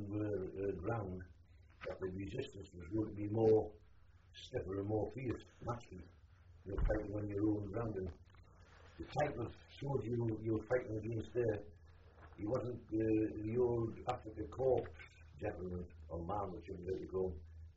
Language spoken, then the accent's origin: English; North East England, United Kingdom; accent: Geordie; being a Geordie